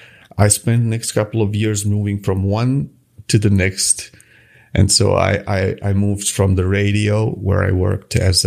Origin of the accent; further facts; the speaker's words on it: Croatia; I come from Croatia, which went through an armed conflict, a war in the 90s, and I was just a kid at that time.